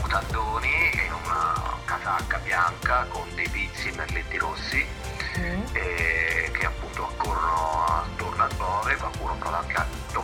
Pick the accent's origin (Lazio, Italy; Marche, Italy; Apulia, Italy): Marche, Italy; faccio molta provincia vicino del mio paese, San Vettore di Tronto